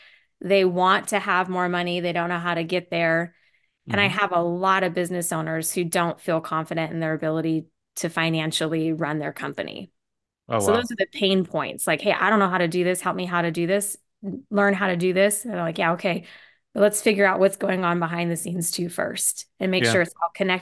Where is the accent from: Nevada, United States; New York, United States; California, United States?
Nevada, United States; Las Vegas; I was born and raised in Vegas.